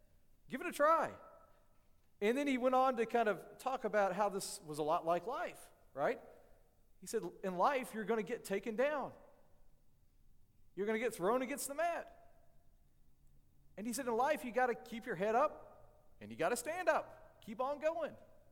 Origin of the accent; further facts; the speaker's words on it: Tennessee, United States; I'm from Tennessee. I grew up in the hills of Tennessee. Some might even call me a redneck or a Covite, and that's fine.